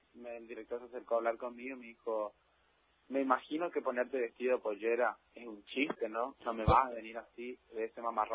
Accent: Corrientes, Argentina; Yo soy de Corrientes, capital.

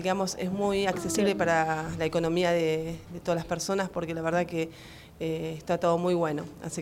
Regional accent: Pontevedra, Buenos Aires Province, Argentina; saludo a mis amigos de Pontevedra, yo soy de Pontevedra, Merlo

